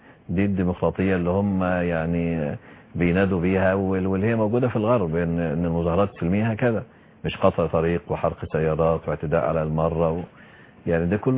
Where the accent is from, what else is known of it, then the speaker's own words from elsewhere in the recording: Egypt; إحنا كمصريين